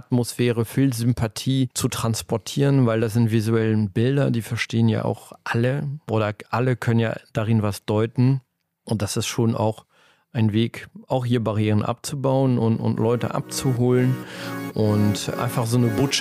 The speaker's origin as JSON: {"language": "German", "country": "France", "tie": "born or raised there", "said": "bin ich ja Franzose oder halb Franzose. Ich hatte eine deutsche Mutter. Bin aber in Frankreich groß geworden und habe auch da studiert."}